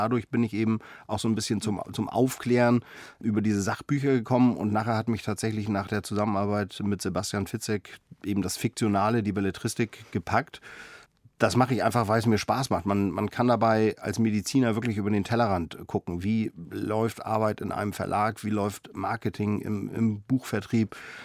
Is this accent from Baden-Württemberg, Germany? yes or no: no; Kiel, Schleswig-Holstein, Germany; Ich bin eben dann in Kiel bei meiner Mutter aufgewachsen und eigentlich ohne Vater.